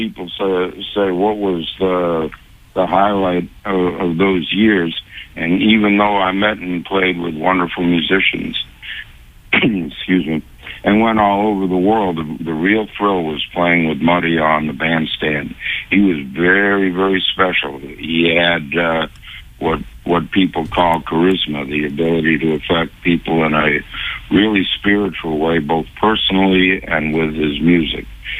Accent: Brookline, Massachusetts, United States; now in North Carolina, United States; I made an album called In North Carolina, which is where I live now, although I'm from Brookline.

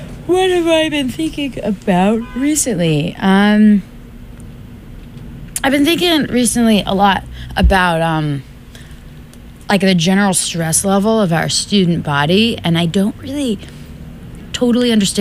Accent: New York City, New York, United States; I mean, so I'm from New York City, land of the free and the cabs.

